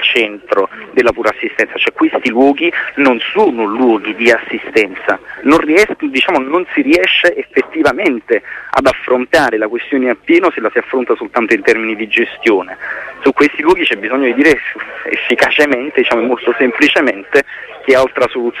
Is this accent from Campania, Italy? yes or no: yes; Naples, Campania, Italy; io poi sono di Napoli